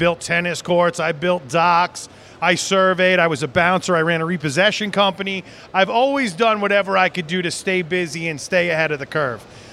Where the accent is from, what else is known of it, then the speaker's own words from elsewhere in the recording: New York, United States; I'm a paramedic from New York, and so I did a lot of, I was a top responder 5 years in a row.